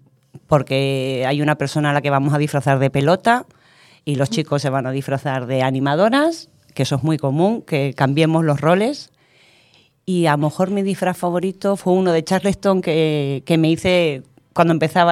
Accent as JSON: {"language": "Spanish", "town": "Las Palmas de Gran Canaria", "region": "Canary Islands", "country": "Spain", "moved": "yes", "lives_now": "Madrid, Spain", "said": "De Las Palmas de Gran Canaria, de las Islas Canarias."}